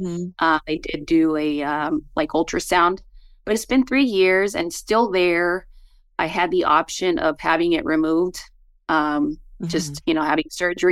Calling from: Kerman, California, United States; I'm calling from Kerman, California.

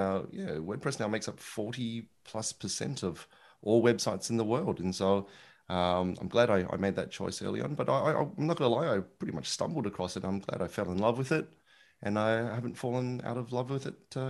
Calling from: Melbourne, Victoria, Australia; It's good old, I was going to say sunny Melbourne in Australia, but it's actually quite cold today. So call it cold Melbourne in Australia.

